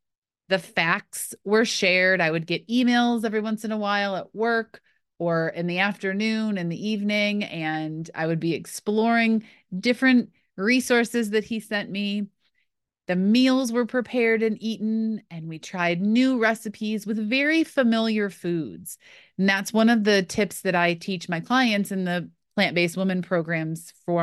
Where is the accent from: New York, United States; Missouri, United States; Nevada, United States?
New York, United States; Growing up in Western New York, buffalo wings and blue cheese were a thing for me.